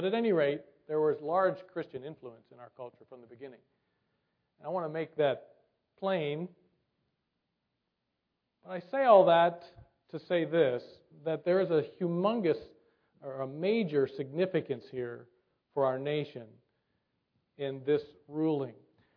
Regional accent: United States; I love America. I've grown up, you know, I was born in America. I love this land.

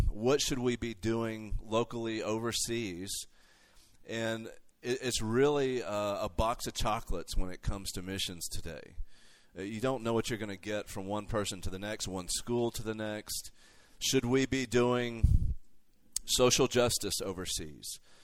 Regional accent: Alabama, United States; I'm from Alabama, but I don't spit that much when I speak, hopefully.

